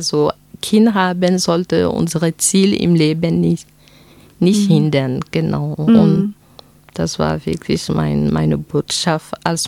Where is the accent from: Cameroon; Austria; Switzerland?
Cameroon; dass den Alltag in Kamerun dann reflektiert. Ich wollte, dass die Kinder etwas erfahren, von wo ich herkomme.